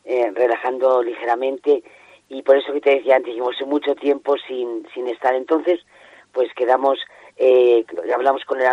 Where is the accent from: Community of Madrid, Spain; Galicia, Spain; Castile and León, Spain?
Castile and León, Spain; Salamanca; yo no soy de aquí de Toledo, soy de Salamanca